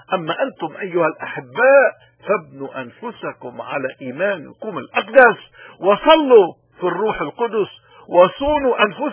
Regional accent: Lebanon; طيب يا خي نحن كلبنانيين بدنا نسأل هذا الانسان

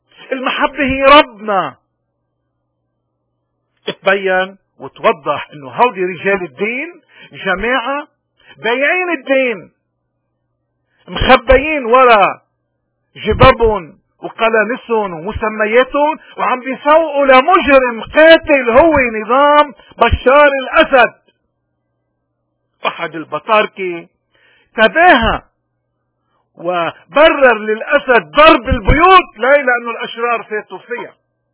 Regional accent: Lebanon; حزب الله بشو بيشبهنا نحن كلبنانيين؟ ما بيشبهنا بشيء

